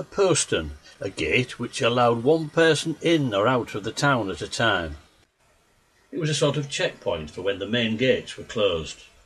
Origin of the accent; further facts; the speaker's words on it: Hull, Yorkshire and the Humber, United Kingdom; You will notice I keep referring to Hull as a town. Well, this is because we didn't get city status until 1897, as part of Queen Victoria's Golden Jubilee celebrations.